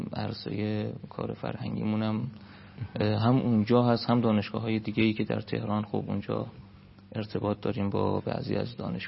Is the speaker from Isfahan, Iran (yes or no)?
no; Qom, Iran; خود بنده که بچه قم حساب میشم، بالاخره خانممون مشهدی هستن خب. ولی ما خودمون قم هستیم